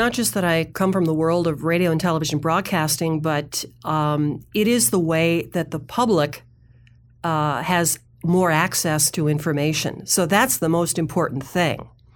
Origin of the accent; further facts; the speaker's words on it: Minnesota, United States; I just returned from my native Midwest. I had a family vacation up in Wisconsin. I'm originally from Minnesota.